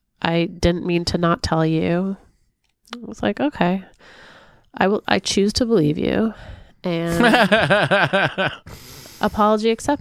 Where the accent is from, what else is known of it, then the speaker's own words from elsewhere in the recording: California, United States; She and I grew up together in California